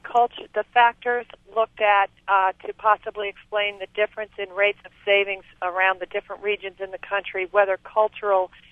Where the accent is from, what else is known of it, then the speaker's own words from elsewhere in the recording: Northeast, United States; now in Southeastern United States; where I grew up in the Northeast. I now live in the Southeastern United States.